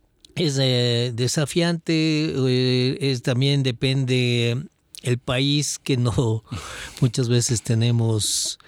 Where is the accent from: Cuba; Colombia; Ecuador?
Ecuador; Quito, Pichincha; Sí, yo soy de aquí de Quito y mis padres también y ya.